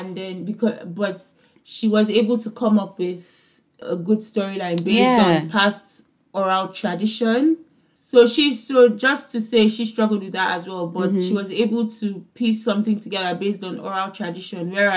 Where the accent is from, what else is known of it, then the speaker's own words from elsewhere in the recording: Nigeria; me basically growing up in Nigeria, and I can go to my village anytime